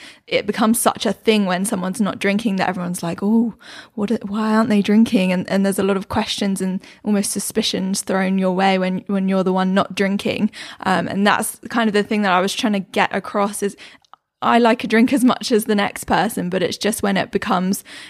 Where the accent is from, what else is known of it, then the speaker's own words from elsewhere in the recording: England, United Kingdom; I'm English